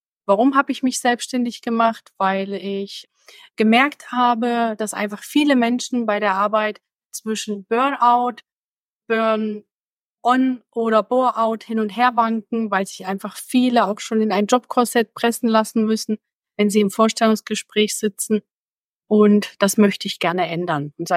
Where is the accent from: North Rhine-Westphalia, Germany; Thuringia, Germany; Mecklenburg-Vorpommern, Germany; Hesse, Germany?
Thuringia, Germany; born there; moved away as an adult; Ich komme gebürtig aus Thüringen, lebe seit 2009. Hier im schönen Frankenland mit meinem Mann und mit meinen zwei Kindern.